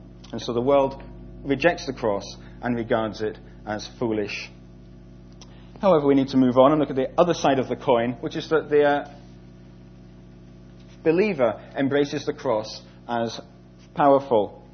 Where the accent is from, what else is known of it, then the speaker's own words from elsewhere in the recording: Edinburgh, Scotland, United Kingdom; My hometown is in Scotland, up in Edinburgh, and as many of you will know if you've ever been to Edinburgh, there's a huge castle right on top of a hill right in the middle of the city.